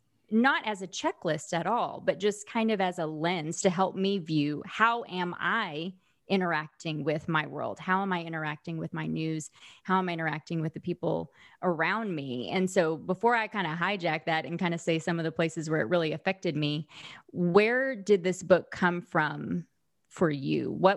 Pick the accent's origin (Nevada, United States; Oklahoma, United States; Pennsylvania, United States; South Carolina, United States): Oklahoma, United States; now in Houston, United States; We live in Houston right now, but I grew up in Southern Oklahoma